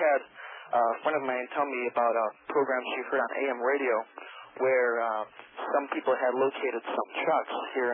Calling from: California, United States; And I'm calling from Southern California from somewhere. I don't want to say

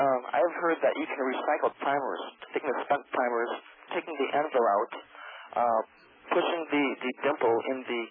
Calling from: California, United States; And I'm calling from Southern California from somewhere. I don't want to say

